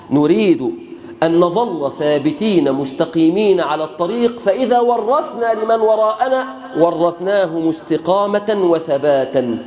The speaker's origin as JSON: {"language": "Arabic", "country": "Egypt", "said": "اللهم احفظ به بلادنا مصر وبلاد"}